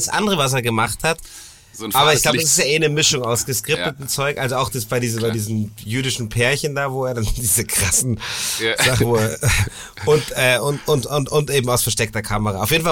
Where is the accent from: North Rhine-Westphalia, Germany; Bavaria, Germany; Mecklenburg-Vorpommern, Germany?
Bavaria, Germany; Munich; born there; Ich bin in München geboren.